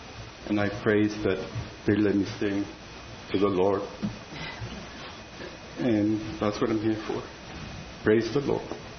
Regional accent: Yuma, Arizona, United States; And I grew up in Yuma, Arizona, which is only like 4.5 hours from the Grand Canyon, and I've never been to the Grand Canyon.

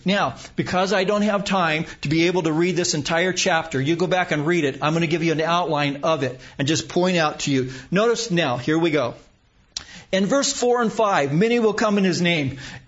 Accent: Huntington Beach, California, United States; I could go to a party 4 days a week growing up in Huntington Beach.

